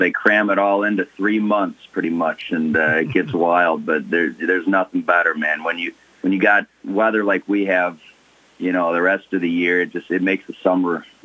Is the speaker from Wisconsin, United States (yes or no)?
yes; Sauk City, Wisconsin, United States; now in Palmyra, United States; Born and raised in Sauk City, Wisconsin. And my parents lived, or they still live in the Spring Green area. So pretty close by. I moved out to the Oconomowoc area and now Palmyra, though, the past, 8 years or so.